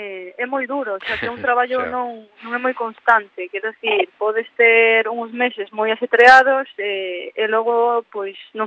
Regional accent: Ordes, Galicia, Spain; eu son de Ordes e ali xa fan un festival

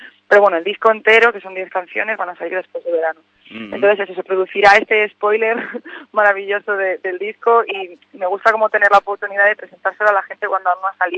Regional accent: Madrid, Community of Madrid, Spain; Mira que soy muy, muy madrileña

